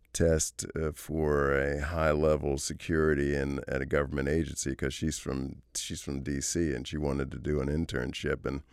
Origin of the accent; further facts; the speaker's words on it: New York, United States; the people I grew up in New York, they might have been able to pass that test too